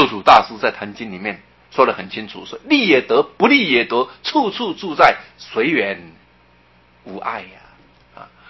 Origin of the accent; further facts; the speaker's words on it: Taiwan; 所以你看我们台湾人 骂人家最难听的事情的三字经